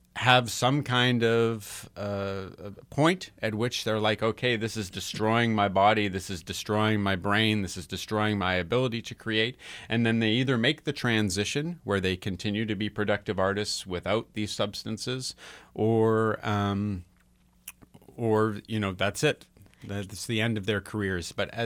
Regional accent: Calgary, Alberta, Canada; when I was growing up in Calgary

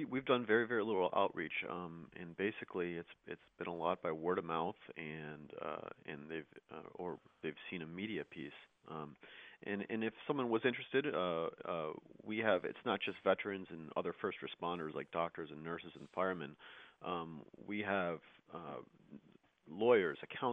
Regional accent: Chicago, Illinois, United States; also born or lived in Evanston; So I grew up in Chicago. I was born in Evanston, so not far away, a state over from here.

